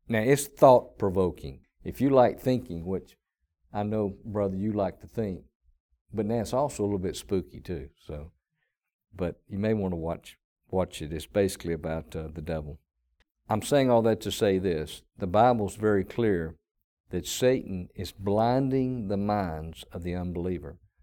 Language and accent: English; the South, United States; accent: southern; People say, where are you from? Because they hear my southern voice.